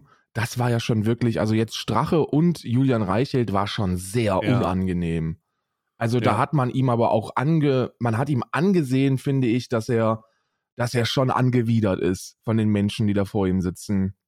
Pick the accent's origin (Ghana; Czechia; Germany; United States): Germany; East Germany; Man muss da aufpassen als Ostdeutscher.